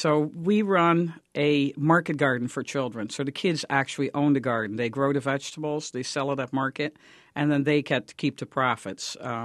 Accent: Netherlands; English is a second language; now in Detroit, United States; That's correct. I'm not even native to the United States. I'm an import from the Netherlands.

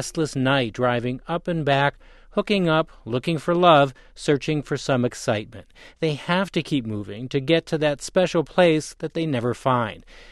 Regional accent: San Rafael, California, United States; Watch the opening scenes of American Graffiti, and you'll catch glimpses of my hometown, San Rafael, California, as it flits past the windshields of the classic cars

